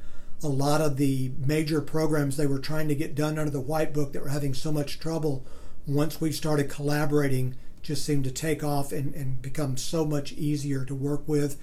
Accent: the South, United States; Growing up in the South, unions were very rare

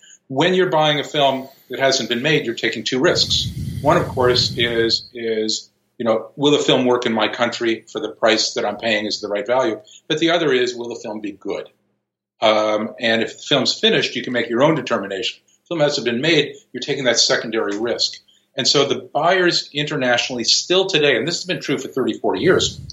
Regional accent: Los Angeles, California, United States; I grew up around Westwood Village where all the premieres were.

